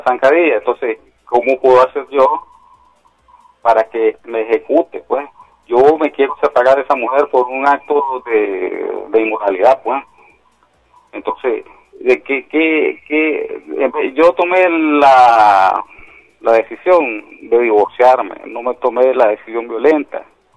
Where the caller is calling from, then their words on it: Managua, Nicaragua; de Managua.